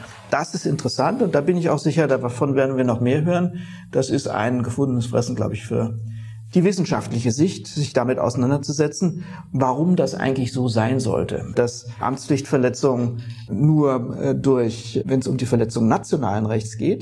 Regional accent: Rhineland-Palatinate, Germany; Ich bin ein großer Verfechter der Mundart, ich komme aus der Palz und könnte auch ganz anders hier reden.

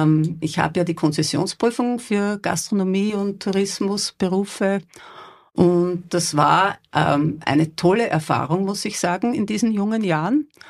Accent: Waidhofen an der Ybbs, Lower Austria, Austria; ich bin geboren in Weidhofen an der Ips, in Ipsitz, auf einem Bauernhof. Wir waren vier Geschwister und dort habe ich eine wunderschöne Kindheit erleben dürfen. Bin dann mit 15 nach Krems gekommen

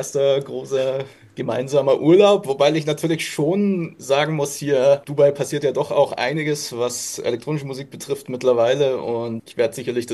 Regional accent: Rosenheim, Bavaria, Germany; born there; mein Dad hatte in den 80ern schon eine Diskothek in Rosenheim, das ist auch mein Geburtsort

